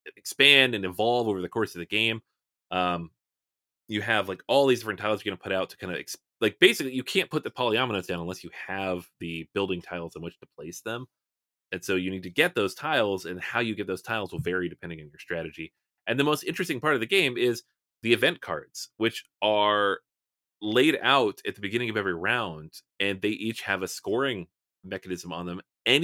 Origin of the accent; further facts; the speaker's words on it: Seattle, Washington, United States; Like, I'm from Seattle, so I recognize everything that they've put into the game.